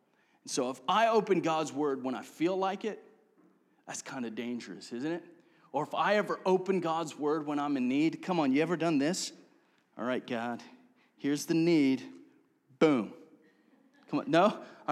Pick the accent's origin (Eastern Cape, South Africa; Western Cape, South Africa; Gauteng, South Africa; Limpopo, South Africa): Western Cape, South Africa; Cape Town; now in United States; I was raised in Cape Town, South Africa